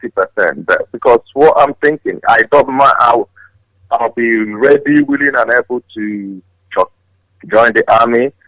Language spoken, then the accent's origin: English; Umuahia, Abia, Nigeria; now in London, United Kingdom; I'm from Omuahia.